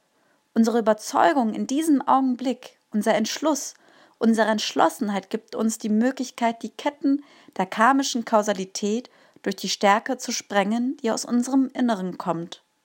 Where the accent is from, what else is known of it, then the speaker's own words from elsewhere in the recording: Kassel, Hesse, Germany; ich komme aus Kassel